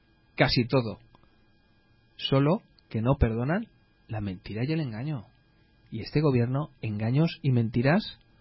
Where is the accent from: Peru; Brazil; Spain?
Spain; Valencian Community; y somos la comunidad valenciana de las que más tiene